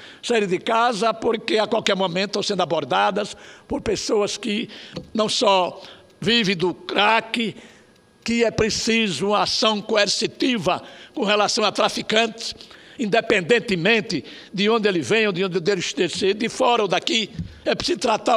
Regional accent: Alagoas, Brazil; lá no meu estado de Alagoas, que é um dos melhores pedaços de terra do Nordeste.

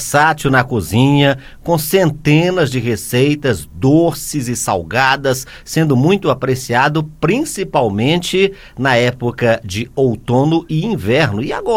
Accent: Northeast Region, Brazil; Como bom nordestino, é a época que se come melhor lá no Nordeste

